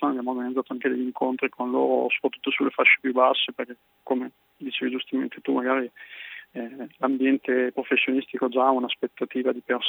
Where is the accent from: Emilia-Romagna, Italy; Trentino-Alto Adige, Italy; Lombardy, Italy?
Emilia-Romagna, Italy; Parma; now in Fidenza, Italy; io che sono di Parma, sono abito a Fidenza